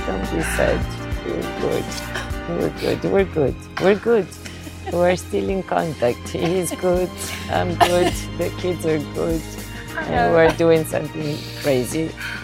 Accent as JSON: {"language": "English", "country": "Italy", "second_language": "English", "said": "because I come from Italian Catholic, very Catholic background, and we don't speak a lot about these things."}